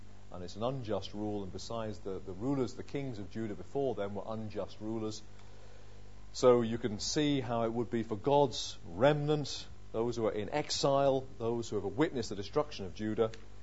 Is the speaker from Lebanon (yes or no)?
no; England, United Kingdom; So as an Englishman, I was free to do whatever was not expressly forbidden.